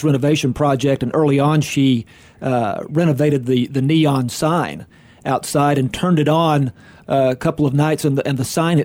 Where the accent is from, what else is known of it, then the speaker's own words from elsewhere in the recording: Greenville, Texas, United States; I grew up in Greenville, okay?